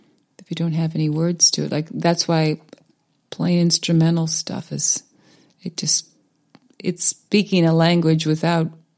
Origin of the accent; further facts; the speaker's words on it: Greenbelt, Maryland, United States; also born or lived in Fredonia, United States; Well, I grew up in Greenbelt, Maryland until I was about 8, and then we moved to Fredonia. My family moved.